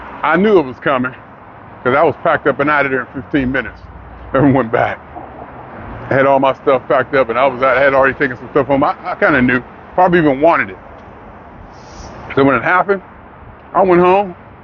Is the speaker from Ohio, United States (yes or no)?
yes; Youngstown, Ohio, United States; now in California, United States; That I grew up in Youngstown, Ohio. There's no place more precious. I think it's the best place where I grew up, how I grew up.